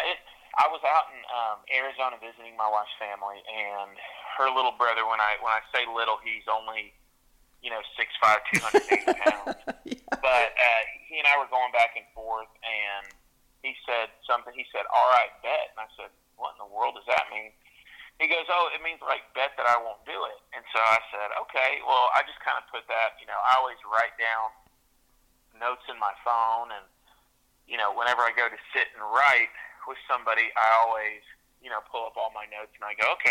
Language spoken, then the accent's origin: English; Dominican Republic; growing up in the Dominican, learning to speak Spanish early on, that song has always kind of been part of my life since I was a little kid.